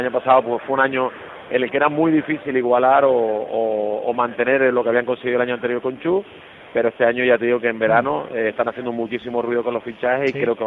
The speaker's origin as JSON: {"language": "Spanish", "region": "Canary Islands", "country": "Spain", "accent": "Canarian", "said": "aquí no se creen que sea español por mi manera de hablar canaria, y cuando llego a España, pues la verdad que ya esa jerga que tengo también México, venezolano y español, pues bastante curioso."}